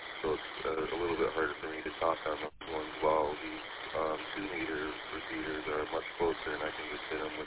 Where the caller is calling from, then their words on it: Saginaw Township, Michigan, United States; I'm transmitting from Saginaw Township, and the repeater's in Saginaw.